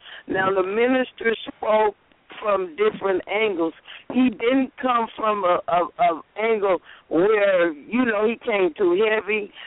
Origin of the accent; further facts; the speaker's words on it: Richmond, California, United States; Hello from San Francisco. I'm from the Bay Area, Richmond, California.